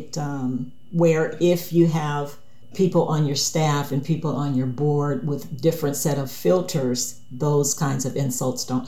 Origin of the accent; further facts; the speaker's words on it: Cleveland, Ohio, United States; I grew up in inner city Cleveland, Ohio. In the I'm kind of a '60s kid.